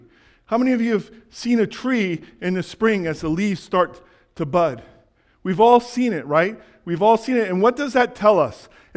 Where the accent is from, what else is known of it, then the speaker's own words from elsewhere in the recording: Pontiac, Michigan, United States; I remember when I was growing up in Pontiac, Michigan, we came home one evening, and guess what was in our house?